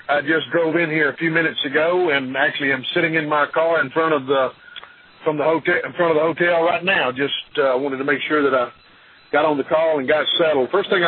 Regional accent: Mississippi, United States; the fact that I'm from Mississippi and it's not very trafficked, we learn how to text and we don't run into anybody.

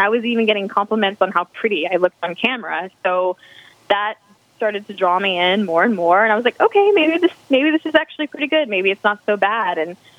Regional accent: Texas, United States; I come from Texas where I raised chickens and they had a really good life.

